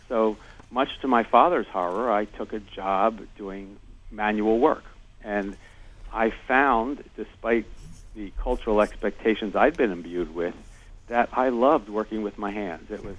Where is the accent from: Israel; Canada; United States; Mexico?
United States; Philadelphia, Pennsylvania; I grew up in Philadelphia, and my father was a lawyer, and my mother was an historian.